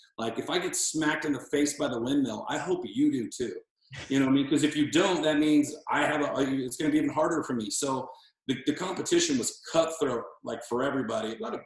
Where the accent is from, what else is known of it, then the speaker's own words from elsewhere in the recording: Texas, United States; even growing up in Texas, you know, I used to look up to Rodriguez, Linklater, Terrence Malick